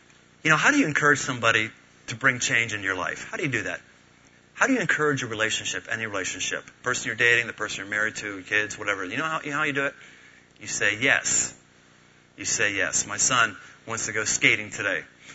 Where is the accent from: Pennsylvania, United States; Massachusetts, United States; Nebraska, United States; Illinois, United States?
Pennsylvania, United States; Pittsburgh; I know that sounds really awful because I'm from Pittsburgh and I don't have the same passion for the Reds as some of you might.